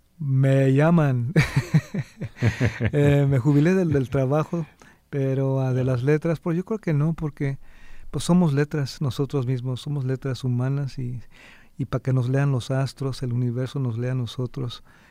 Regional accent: Fowler, California, United States; born there; me estoy muy feliz aquí donde nací, y mis padres y mi madre trabajaron, mis hermanas trabajaron estos files

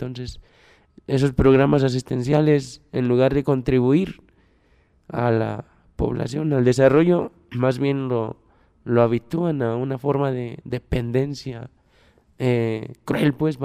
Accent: Guerrero, Mexico; porque en mi tierra, yo vivo en la Sierra de Guerrero, pues se da mucho eso, ¿no?

